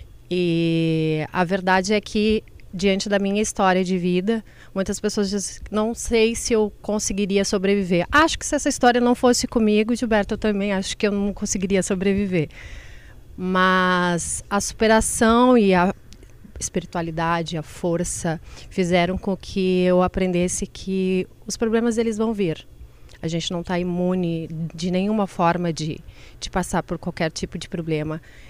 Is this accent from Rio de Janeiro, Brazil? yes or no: no; Minas Gerais, Brazil; now in São Paulo, Brazil; eu sou mineira, moro em São Paulo e vim para o Rio Grande do Sul